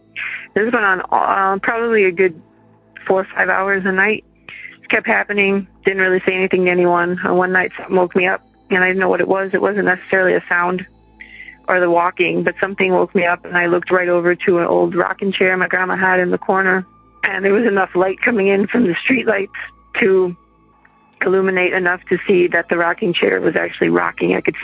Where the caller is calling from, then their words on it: Madison, Wisconsin, United States; I'm calling from Madison, Wisconsin.